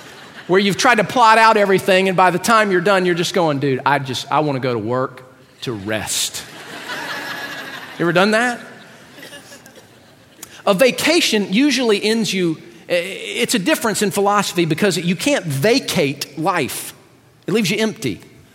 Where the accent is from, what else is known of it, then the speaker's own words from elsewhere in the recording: Athens, Georgia, United States; born there; I was born in Athens, Georgia, where the school is